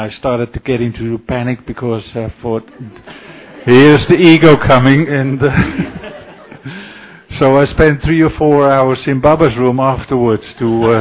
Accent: Amsterdam, North Holland, Netherlands; English is a second language; from Holland, Amsterdam.

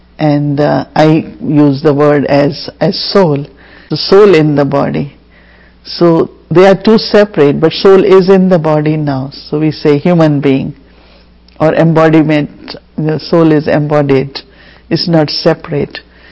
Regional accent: India; Like I am born in India, so I am Indian. This is my nationality.

